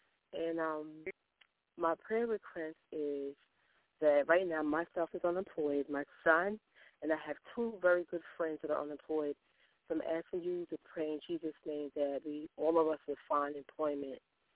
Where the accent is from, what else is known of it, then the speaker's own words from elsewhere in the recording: Linden, New Jersey, United States; I'm from Linden, New Jersey.